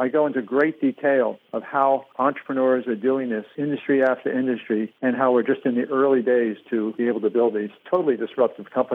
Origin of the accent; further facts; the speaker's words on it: Bermuda; But I think many people don't know that I grew up in Bermuda, and many Bermudians, as you know, went off to Canada for education.